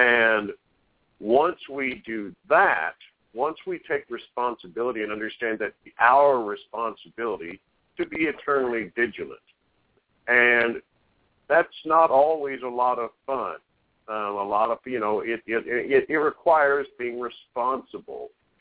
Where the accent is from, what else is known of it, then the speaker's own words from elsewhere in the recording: United States; I say American people just simply because, you know, we're from America.